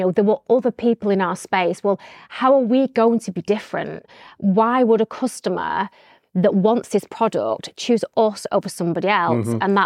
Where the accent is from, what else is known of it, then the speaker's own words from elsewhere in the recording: Tyldesley, North West England, United Kingdom; I'm from Tildesley in Greater Manchester, you know, very working class family.